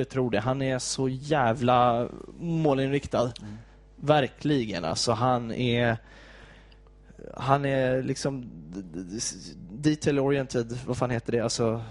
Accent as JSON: {"language": "Swedish", "town": "Täby", "region": "Stockholm County", "country": "Sweden", "said": "Jag är från Täby, så det var inte så många Bajs."}